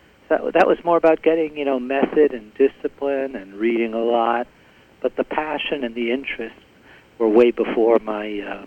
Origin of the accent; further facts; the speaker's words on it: Bronx, New York, United States; I grew up in the Bronx, more specifically, and it was a very Jewish neighborhood, but also Irish and Italian.